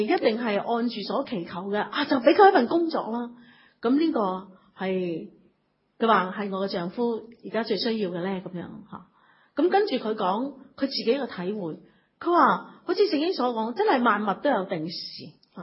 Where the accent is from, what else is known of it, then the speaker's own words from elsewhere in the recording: China; 我哋中国人会话你冇嗰条命系咪啊？